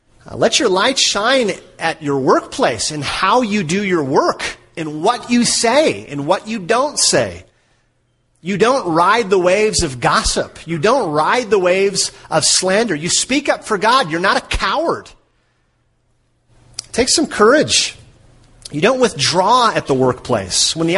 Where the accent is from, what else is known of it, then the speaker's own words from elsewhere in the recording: Minnesota, United States; I grew up, my brothers and I grew up in Minnesota. And we grew up in the country on a little sort of a hobby farm.